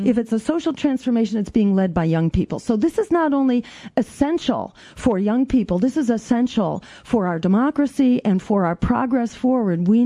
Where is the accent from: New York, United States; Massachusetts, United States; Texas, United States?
Massachusetts, United States; And I did it when they killed campaign finance reform in my home state in Massachusetts.